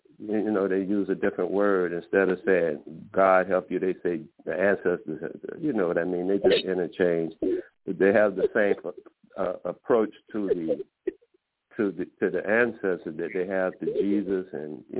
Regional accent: Florida, United States; My teachers used to teach me when I was in school, you know, I grew up in Florida.

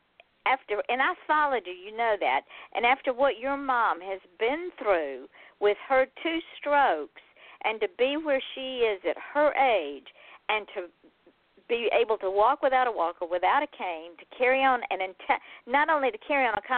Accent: Georgia, United States; She's from Alabama, Tennessee. I'm from Georgia. So we get it.

